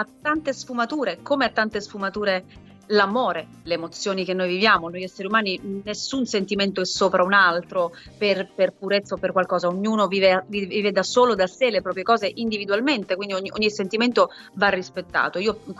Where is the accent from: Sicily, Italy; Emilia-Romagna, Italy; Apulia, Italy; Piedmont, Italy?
Sicily, Italy; io sono siciliana